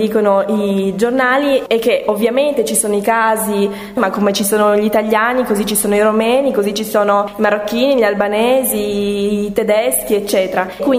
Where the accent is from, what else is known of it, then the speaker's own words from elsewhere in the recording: Romania; ci tengo a dire che sono romena